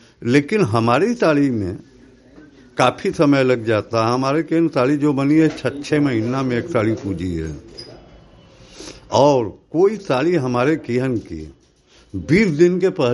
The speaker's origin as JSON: {"language": "Hindi", "town": "Ghamapur", "region": "Uttar Pradesh", "country": "India", "said": "ग्राम Ghamapur, post लोता का निवासी हूँ।"}